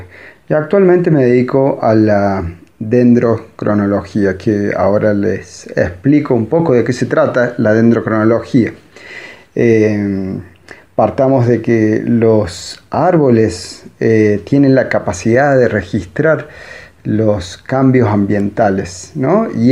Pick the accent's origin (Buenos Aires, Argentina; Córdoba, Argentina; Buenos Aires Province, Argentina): Córdoba, Argentina; now in Mendoza, Argentina; Yo soy de Córdoba y elegí venirme a Mendoza porque era uno de los lugares que yo ya había visitado antes en otra oportunidad, y era uno de los lugares que pensaba como posibilidad para vivir.